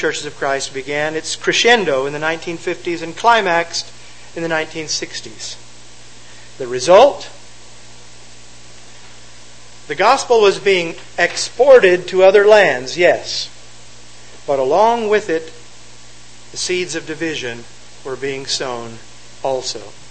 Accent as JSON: {"language": "English", "town": "Compton", "region": "California", "country": "United States", "tie": "born there", "said": "I was born in Compton, California."}